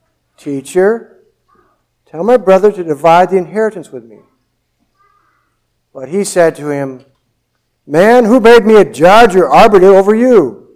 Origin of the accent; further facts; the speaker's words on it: Minnesota, United States; I grew up in Minnesota, down by the Iowa border.